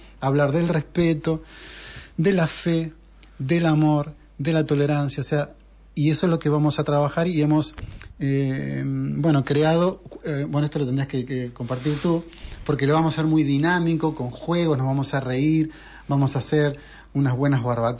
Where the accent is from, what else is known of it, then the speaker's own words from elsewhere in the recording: Argentina; Catalan is a second language; Però me fa vergonya per la meva pronunciació.